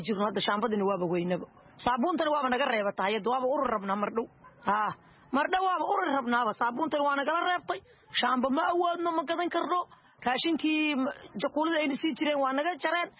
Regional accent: Mogadishu, Banaadir, Somalia; aniga waxaan ka soo qaxay magaalada Muqdisho waxaan ka soo qaxay Burdhigley

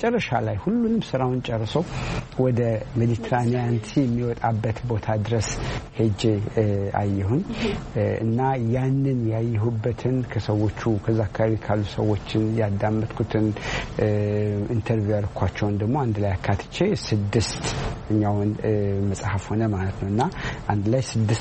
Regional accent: Ambo, Oromia, Ethiopia; እኔ አምቦ ነው ተወልጄ ያደግኩት። አባቴ ከቤታችን ጀርባ የሽንኩርት እርሻ ነበረው

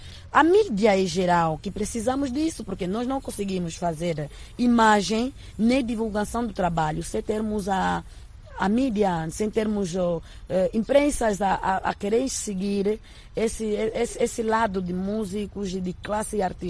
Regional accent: Angola; nós somos angolanos, somos africanos

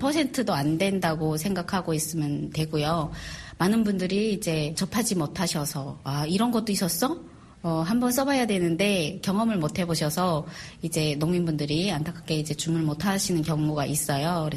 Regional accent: North Korea; moved away as an adult; now in South Korea; 제가 북녘에 있을 때도 공무원 생활을 9년 동안 하면서 개인 사업을 크게 했었어요. 그러다가 일단은 이제 탈북을 했는데

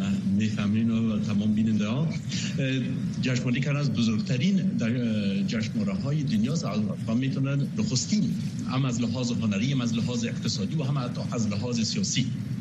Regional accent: Afghanistan; moved away as an adult; با سن 20 سالگی از افغانستان آمدم بیرون و تمام ساختار ذهنیم در اونجا بنا یافت

